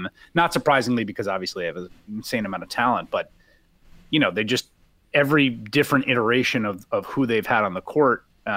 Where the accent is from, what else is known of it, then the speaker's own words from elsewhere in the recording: New York, United States; No, I'm from New York, and I've lived in New York my whole life.